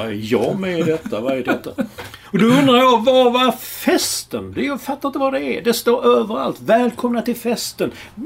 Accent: Malmö, Skåne, Sweden; Plus att vi är från Malmö.

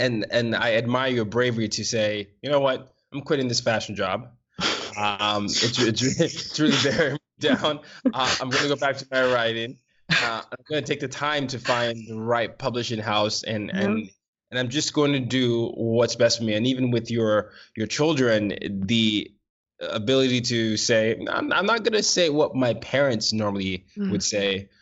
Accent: Nigeria; because my parents are Nigerian. Well, I mean, we're all Nigerian

